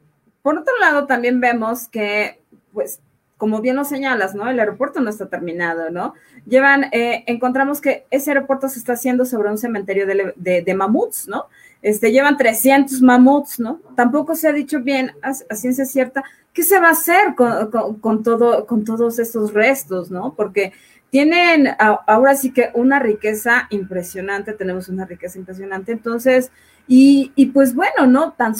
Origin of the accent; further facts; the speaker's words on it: Mexico; y nos lleva a una incertidumbre como mexicanos